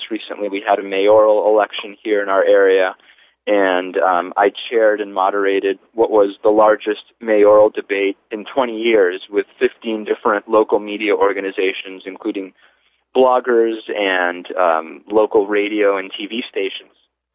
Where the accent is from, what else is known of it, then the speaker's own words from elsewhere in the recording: Argentina; now in United States; I'm originally from Argentina. … I've lived in Massachusetts since 1989